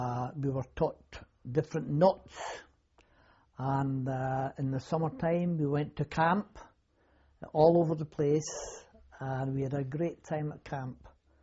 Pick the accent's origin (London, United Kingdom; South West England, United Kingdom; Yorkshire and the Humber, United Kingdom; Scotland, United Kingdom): Scotland, United Kingdom; Edinburgh; born there; I was born in Edinburgh on the 29th of June, 1925.